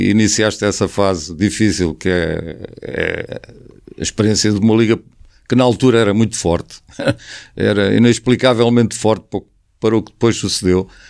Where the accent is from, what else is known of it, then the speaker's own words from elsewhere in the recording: Beira, Sofala, Mozambique; lembro-me bem lá em Moçambique, de onde eu venho